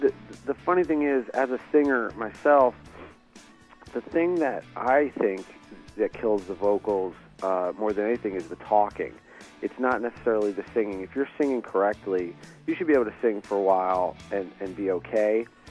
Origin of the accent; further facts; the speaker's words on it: New Jersey, United States; growing up in South Jersey, you know, right across the bridge from Philly, you know … was a big thing at the time